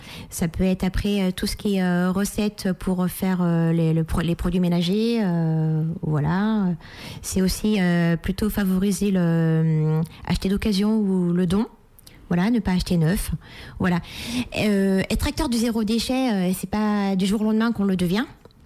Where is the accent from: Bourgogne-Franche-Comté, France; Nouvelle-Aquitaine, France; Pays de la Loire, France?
Pays de la Loire, France; Je suis originaire de l'Anjou. Voilà, j'ai fait mes études à Angers.